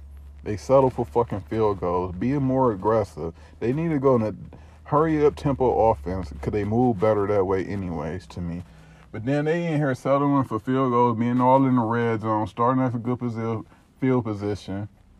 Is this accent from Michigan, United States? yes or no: yes; Detroit, Michigan, United States; Bitch, I'm from Detroit.